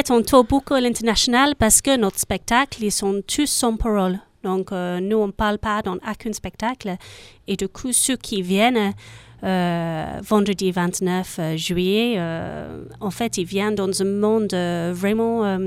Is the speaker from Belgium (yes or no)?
no; United Kingdom; French is a second language; now in France; moi, je suis bien une belle anglaise. Ça fait 10 ans que j'habite ici dans la région. Mais je n'ai pas perdu encore mon accent très charmant.